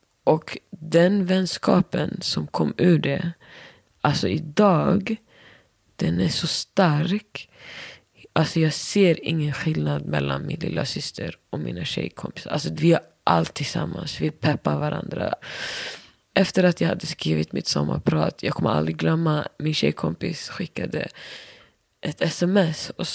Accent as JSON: {"language": "Swedish", "country": "Somalia", "said": "jag har inte växt upp i mitt hemland. Men min pappa kämpade med att lära mig mitt språk. Jag kan skriva och läsa och det är mer än vad många i min ålder kan."}